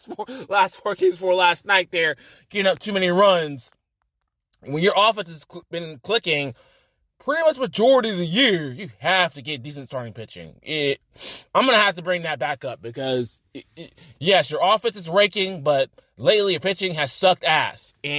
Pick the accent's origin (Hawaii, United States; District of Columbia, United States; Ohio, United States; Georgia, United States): Georgia, United States; How about this from Carrollton, Georgia? Shout out to my home state.